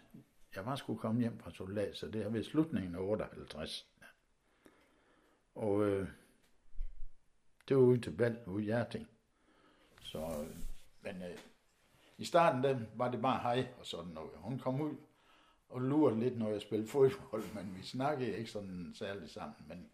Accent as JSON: {"language": "Danish", "town": "Esbjerg", "region": "Region of Southern Denmark", "country": "Denmark", "tie": "born there", "said": "jeg er født i Esbjerg, og det blev jeg den 14. september 1937. Så jeg er ved at være en gammel herre, men jeg er født i Vesterbyen, og det var jo, det meste af Esbjerg var jo bare centrum, og så Vesterbyen ned til havnen der."}